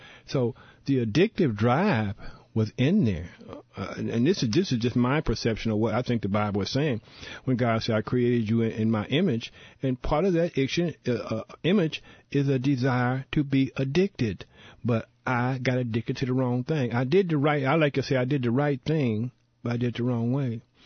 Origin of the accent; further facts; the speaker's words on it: Champaign, Illinois, United States; I said, "I'm from Champaign, Illinois." You know, I'm a little Champaign, little hick from Champaign, Urbana.